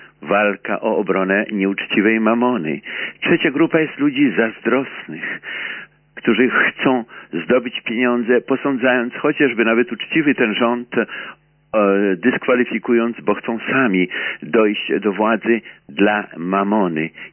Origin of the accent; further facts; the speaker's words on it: France; now in Poland; z północnej Polski, chociaż jestem z Francji.